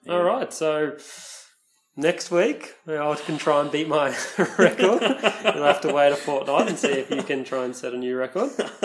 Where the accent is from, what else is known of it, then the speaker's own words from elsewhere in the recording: Queensland, Australia; born there; I was born in Queensland.